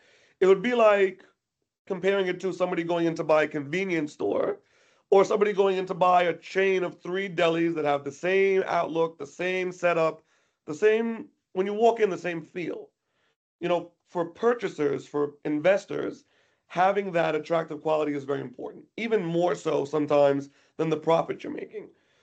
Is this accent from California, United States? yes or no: no; New York, United States; accent: New York; You're making me very self-conscious about my New York accent.